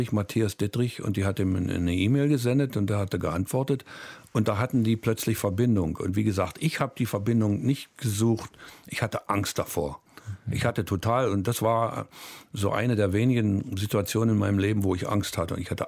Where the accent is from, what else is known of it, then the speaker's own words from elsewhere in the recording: Germany; born there; moved away; Ja, das Einzige, was da drin steht, das bezeugt, dass ich von Deutschland komme. Mein Geburtsort, und da steht eben Deutschland drin.